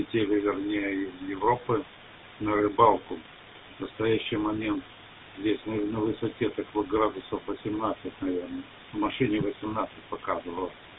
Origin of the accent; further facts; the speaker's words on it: Saratov, Saratov Oblast, Russia; moved away; Я сам из Саратова, но уже давно язык начал забывать